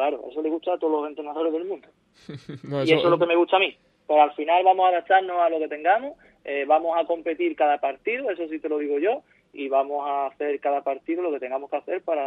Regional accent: Colombia; now in Spain; Yo una vez que me vine de Colombia tenía claro que quería empezar a entrenar aquí como primer entrenador

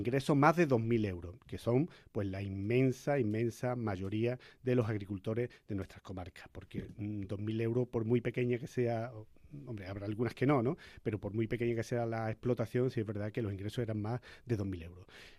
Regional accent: Cañada Rosal, Andalusia, Spain; soy de Cañada Rosal, que es la isla del Vicario en Écija

